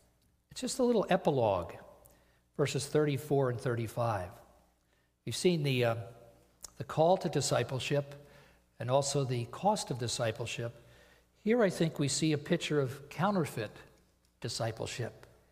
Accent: Topton, Pennsylvania, United States; When I was growing up in Topton, out at the end of town near the bowling alley, there was a kind of a wood lot.

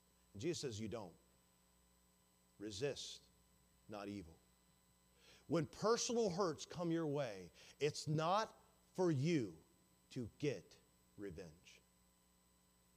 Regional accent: the South, United States; accent: Southern; also born or lived in Texas; That's my southern accent, by the way. Some of y'all are going to be offended. I'm from the south.

